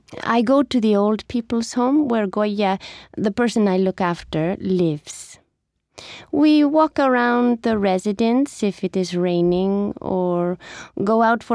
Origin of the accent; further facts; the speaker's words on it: Bolivia; now in Bilbao, Spain; I'm from Bolivia, but now I live in Bilbao, in the Basque Country in the north of Spain.